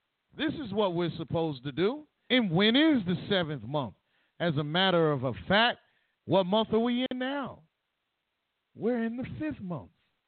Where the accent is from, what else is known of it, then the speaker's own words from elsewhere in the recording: New York, United States; Growing up in New York, we used to get off school on Rosh Hashanah and Yom Kippur.